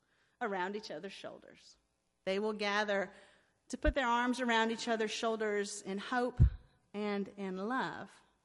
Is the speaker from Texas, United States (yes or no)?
no; Roanoke Rapids, North Carolina, United States; 2 o'clock this afternoon in my hometown, they will gather at First Presbyterian Church, the church where I grew up and my dad was the pastor